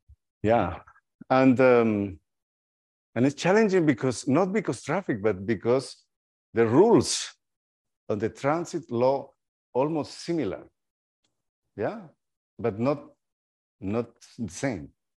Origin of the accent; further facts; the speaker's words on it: Guatemala; moved away as an adult; also born or lived in Costa Rica; I am originally from Guatemala. I was born and I was ordained as deacon and priest in Guatemala. And after that, I was elected and consecrated bishop in Costa Rica. Yeah, and I moved to Costa Rica in 2003.